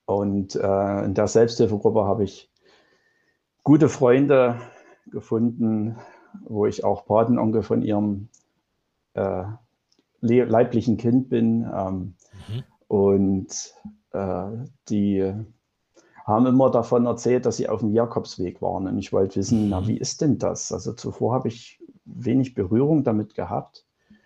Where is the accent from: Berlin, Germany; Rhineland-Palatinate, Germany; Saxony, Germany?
Saxony, Germany; Schlettau; born there; now in Aue, Germany; ich bin aktuell in Aue und komme gebürtig aus Schlettau im schönen Erzgebirge